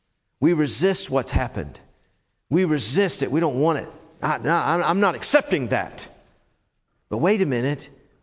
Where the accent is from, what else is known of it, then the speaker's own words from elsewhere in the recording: Tennessee, United States; You know what? I grew up in Tennessee, and to be a University of Tennessee fan, a Volunteers, all right, the football and all of that, they're not any good anymore.